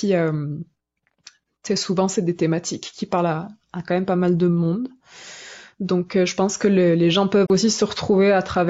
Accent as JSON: {"language": "French", "country": "France", "said": "que j'ai fait naître en France, donc dans mon pays d'origine, comme on peut l'entendre par mon accent."}